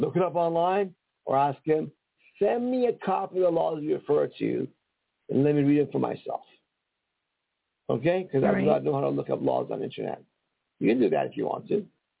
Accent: Iran; first language Persian; English is a second language; I'm from Iran. This is not my first language, English. My first language is Persian.

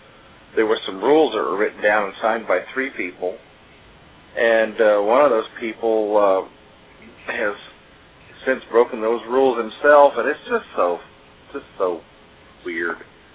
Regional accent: Minnesota, United States; born there; also born or lived in Santa Monica; And I grew up in born in Minnesota, but I moved to Santa Monica in 61 or 2

